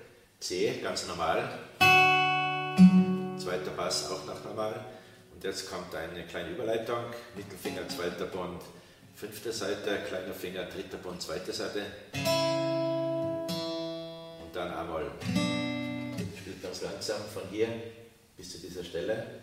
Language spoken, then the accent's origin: German; Tyrol, Austria; ich komme aus Tirol